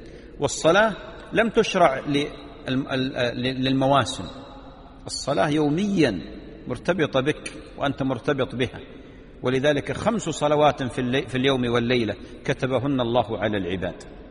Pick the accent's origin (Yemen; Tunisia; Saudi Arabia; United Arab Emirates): United Arab Emirates; عندنا في الإمارات تختلف وقتها عن السعودية